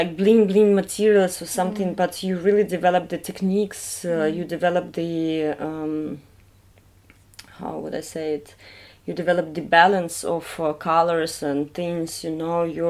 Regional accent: Belarus; English is a second language; now in Paris, France; I'm originally from Belarus. Since 2 years, I live in Paris

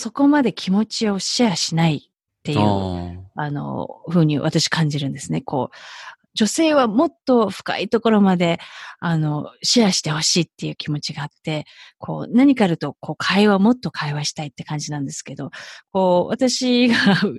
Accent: United States; 小さい頃、こう、アメリカで育った割には、口が裂けても言えないってことはないんですけど

